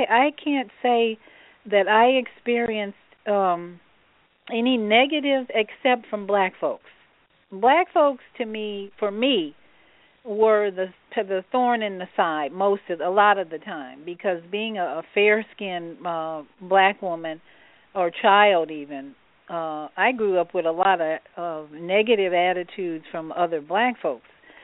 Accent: Chicago, Illinois, United States; I grew up in Chicago, and my dad, who was a Jim Crow survivor, he grew up, for 9 years he lived in Jim Crow, Louisiana.

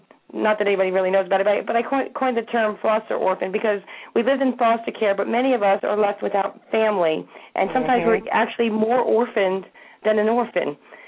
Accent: New Jersey, United States; I'm from New Jersey.

